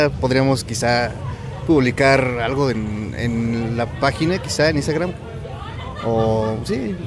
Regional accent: Toluca, State of Mexico, Mexico; como somos originarios de Toluca, realmente, y como tenemos poco tiempo, hemos estado tocando en Toluca.

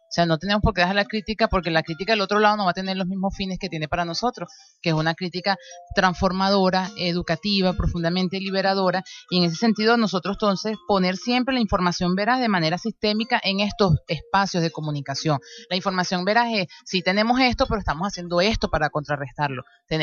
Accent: Venezuela; nosotros como pueblo venezolano hemos dado demostraciones increíbles de cómo superar toda una presión ideológica

